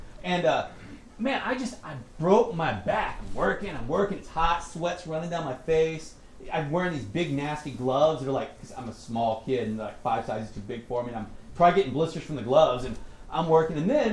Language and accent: English; Louisiana, United States; I was raised in South Louisiana, the deep south.